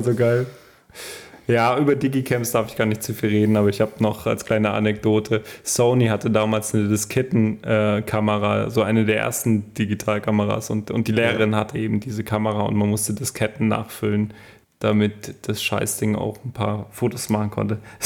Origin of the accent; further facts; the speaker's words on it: East Germany, Germany; ich komme ja aus dem Osten, 91 ungefähr, eine der ersten Sachen, die mein Vater damals gekauft hat, war dann dieses NES.